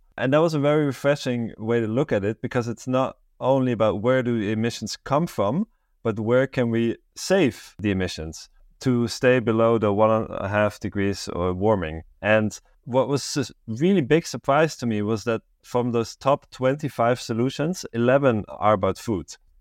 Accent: Switzerland; now in Amsterdam, Netherlands; I live in Amsterdam in the Netherlands, but I grew up in Switzerland, although I did have Dutch parents.

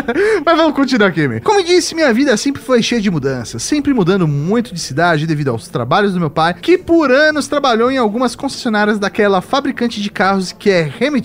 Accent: Santo André, São Paulo, Brazil; born there; sou nascido em Santo André, no ABC Paulista.

